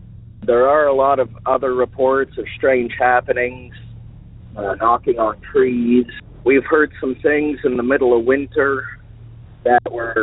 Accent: Alaska, United States; I'm from Alaska.

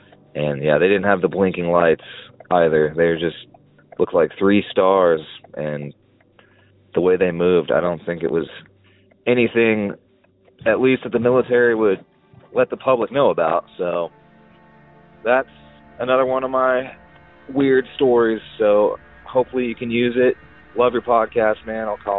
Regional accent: Kansas, United States; quite a ways back in my hometown out in western Kansas.

